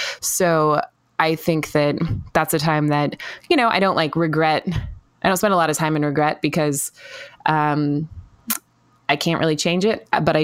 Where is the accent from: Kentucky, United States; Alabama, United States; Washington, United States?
Washington, United States; White Salmon; now in Seattle, United States; I'm from White Salmon, Washington, originally, technically incorporated Klickitat County. Now I live in Seattle after a brief stint in Mississippi.